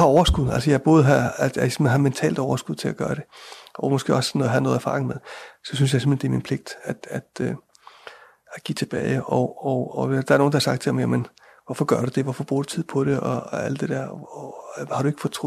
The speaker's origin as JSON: {"language": "Danish", "country": "Iceland", "said": "Altså, det er det samme som, jeg er jo islænding, så alle islændinge, de rider."}